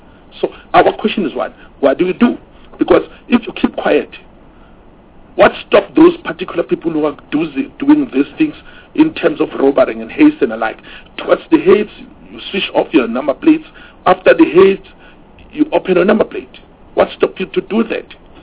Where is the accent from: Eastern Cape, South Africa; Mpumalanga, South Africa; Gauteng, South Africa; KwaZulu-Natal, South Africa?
Mpumalanga, South Africa; Like I'm from Mpumalanga.